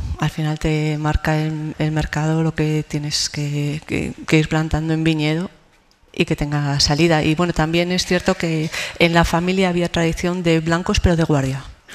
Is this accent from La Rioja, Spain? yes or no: yes; Quel, La Rioja, Spain; las tierras de mi pueblo, que es un pueblecito que está aquí cerca que se llama Quel.